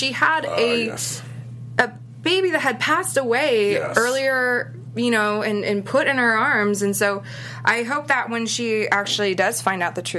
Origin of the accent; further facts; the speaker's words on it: Boston, Massachusetts, United States; But it's a character, and you know, I'm from Boston.